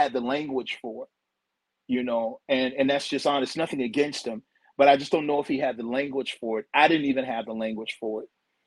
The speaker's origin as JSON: {"language": "English", "region": "Virginia", "country": "United States", "said": "I remember I came down here to South Carolina to preach my, because I'm from Virginia, and I came down here to preach my first revival."}